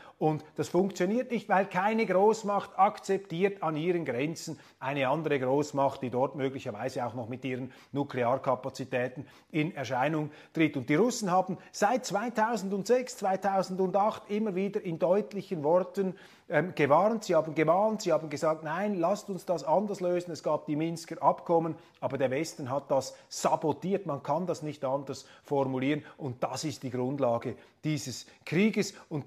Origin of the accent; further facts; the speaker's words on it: Switzerland; obwohl ich als Schweizer sehr, sehr skeptisch bin gegenüber diesen Politbehörden eines Verfassungsgerichts.